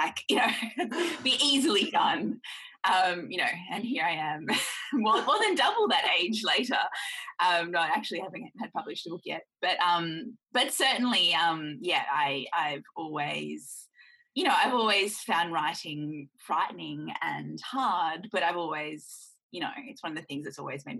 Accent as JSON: {"language": "English", "town": "Newcastle", "region": "New South Wales", "country": "Australia", "tie": "born or raised there", "said": "but he grew up in Melbourne and I grew up in Newcastle."}